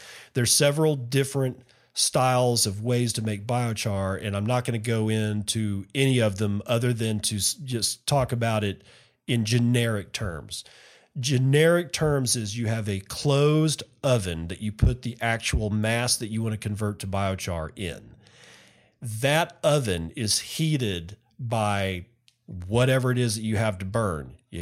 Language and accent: English; United States; I'm an American. I deal in gallons.